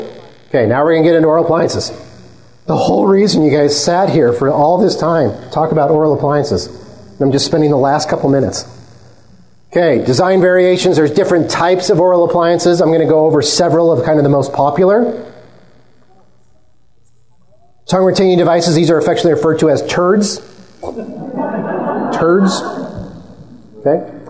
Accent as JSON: {"language": "English", "region": "Idaho", "country": "United States", "said": "I'm from Idaho, a lot of hunters."}